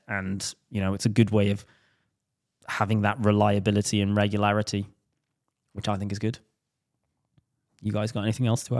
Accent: Wales, United Kingdom; because it's Team Wales, I'm drawn to it being Welsh.

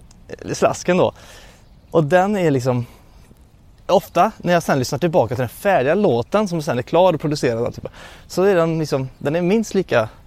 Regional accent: Uddevalla, Västra Götaland County, Sweden; när jag kommer hem till Uddevalla där jag är uppvuxen, hem till mamma och pappa.

